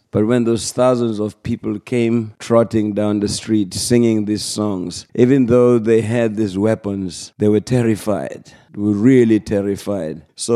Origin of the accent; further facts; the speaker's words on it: South Africa; But because I came from a people who were fearless and who could really sing, it's another thing that people don't know is that in South Africa, eve